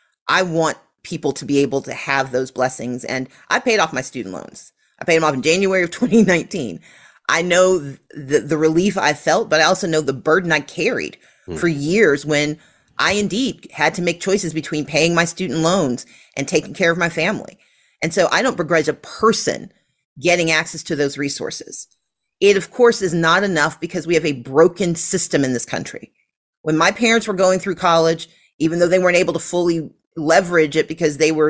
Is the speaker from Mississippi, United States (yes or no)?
yes; Mississippi, United States; now in Georgia, United States; Now, I grew up in Mississippi. That doesn't make any sense.